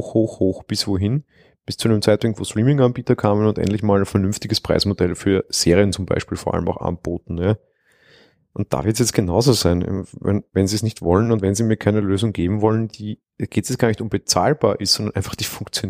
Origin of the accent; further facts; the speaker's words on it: Austria; ich da kann das als Österreicher, ich sag mal, relativ legal das sogar empfangen